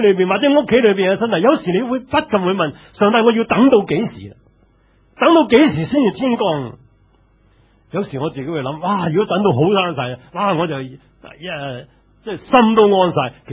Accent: New Territories, Hong Kong; 我在新界长大，我们在新界的时候听见那些人经常唱一首歌

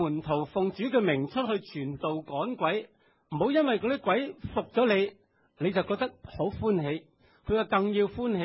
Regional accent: China; 人生四大乐事，我哋中国系边四个啊？

